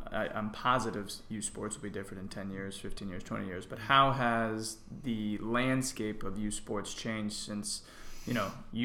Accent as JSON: {"language": "English", "region": "Connecticut", "country": "United States", "tie": "born or raised there", "said": "I grew up in Connecticut. You could go to Syracuse."}